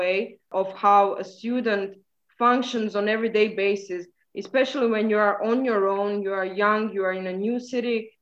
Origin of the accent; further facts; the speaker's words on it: Zagreb, City of Zagreb, Croatia; I am actually from Zagreb.